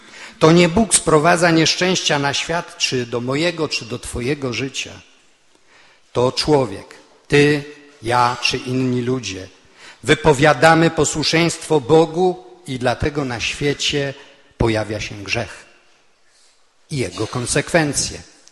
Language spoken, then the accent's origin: Polish; Stronie, Lesser Poland, Poland; born there; to są moje rodzinne strony. Moja mama pochodzi z Rogów, tata z Podegrodzia, a ja się urodziłem w Stroniu.